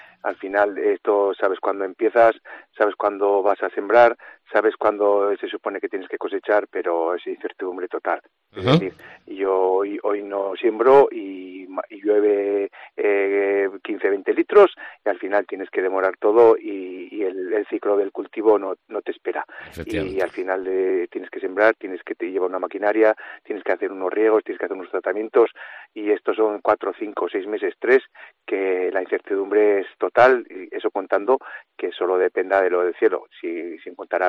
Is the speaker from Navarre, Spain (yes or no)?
yes; Navarre, Spain